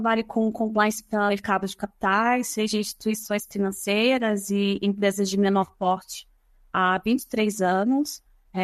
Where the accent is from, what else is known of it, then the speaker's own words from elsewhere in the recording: Rio de Janeiro, Brazil; now in São Paulo, Brazil; E depois vim para São Paulo, sou carioca